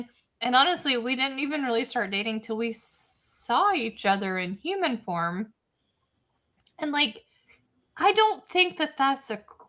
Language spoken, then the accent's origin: English; Georgia, United States; I married a Scottish man and I'm from Georgia.